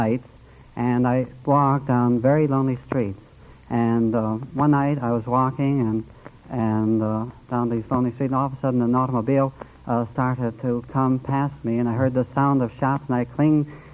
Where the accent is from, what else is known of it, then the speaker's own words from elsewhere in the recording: Chicago, Illinois, United States; No, I'm from Chicago. I hope to take the trip to New York City.